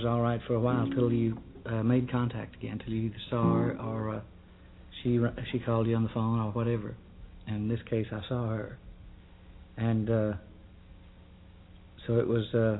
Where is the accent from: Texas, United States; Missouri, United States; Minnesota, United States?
Texas, United States; Fort Worth; also born or lived in Vernon, Texas; And then we moved from Vernon, Texas, where I was born, to Fort Worth, Texas.